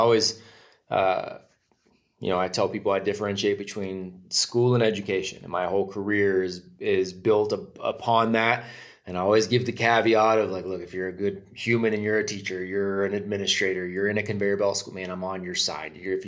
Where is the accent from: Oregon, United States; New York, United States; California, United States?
California, United States; we grew up in California, so we say it all weird.